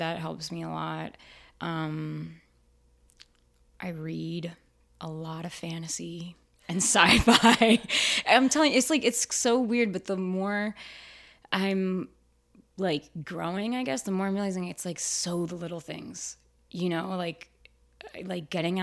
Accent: Puerto Rico; born there; I was born in Puerto Rico. My dad is half Dominican, half Puerto Rican. My mom is Dominican, raised in New Jersey.

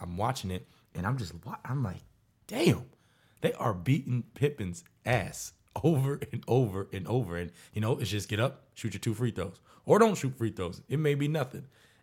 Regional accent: Madison, Wisconsin, United States; also born or lived in San Antonio; Raised in Madison, Wisconsin.

